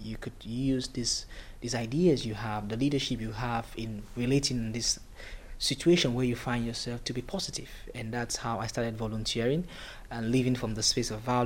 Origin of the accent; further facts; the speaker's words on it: Cameroon; I'm from the Republic of Cameroon.